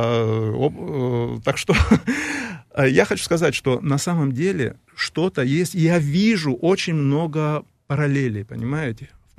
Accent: Kutaisi, Imereti, Georgia; меня родители вели через центральную площадь моего родного города Кутаиси

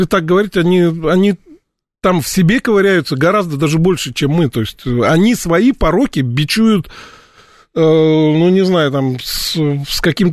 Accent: Russia; Я из России, мне немножко вот как бы обидно

